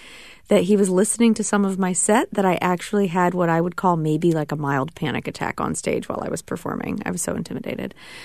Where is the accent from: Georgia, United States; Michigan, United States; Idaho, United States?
Georgia, United States; Atlanta; also born or lived in Boston; now in Austin, United States; Well, I live in Austin, Texas now. I grew up in Atlanta, and I went to college up in Boston.